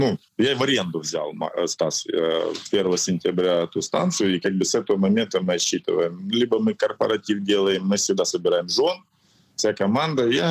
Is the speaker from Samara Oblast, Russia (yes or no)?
yes; Tolyatti, Samara Oblast, Russia; born there; А я родился в 75-м. То есть я и Ксюха, сестра моя, мы родились оба в Тольятти. Это Куйбышевская область.